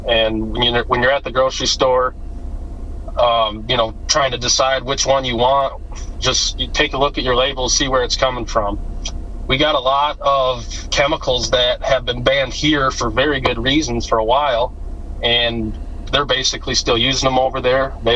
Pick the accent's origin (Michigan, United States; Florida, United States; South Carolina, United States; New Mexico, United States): Michigan, United States; I'm from Michigan.